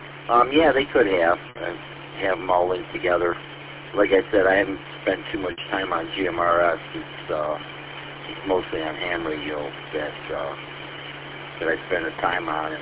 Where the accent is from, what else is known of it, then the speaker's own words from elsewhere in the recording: Ortonville, Michigan, United States; Okay, yeah, like I said, I'm from the Ortonville area.